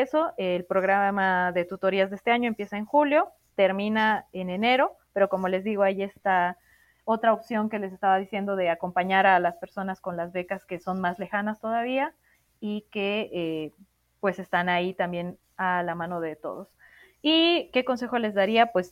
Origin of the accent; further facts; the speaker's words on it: Bolivia; Somos bolivianas y bolivianos que vivimos en más de 20 países.